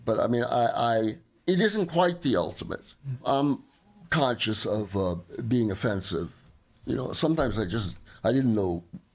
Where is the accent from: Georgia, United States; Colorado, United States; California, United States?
California, United States; Los Angeles; born there; also born or lived in New Orleans; My mother was from New Orleans, and I was born in Los Angeles, but went to New Orleans when I was a week old, maybe 2 weeks old, and we stayed there till I was 3